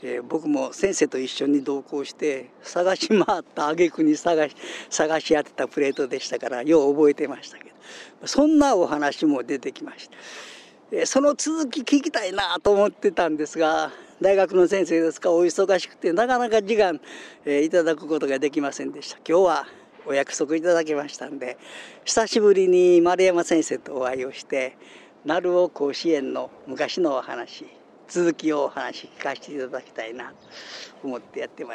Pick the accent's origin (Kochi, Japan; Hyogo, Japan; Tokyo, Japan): Hyogo, Japan; Nishinomiya; 僕も君も西宮で生まれ育ったんやけど、そんな100年ほど前のことっていうのはやっぱり知らんわな。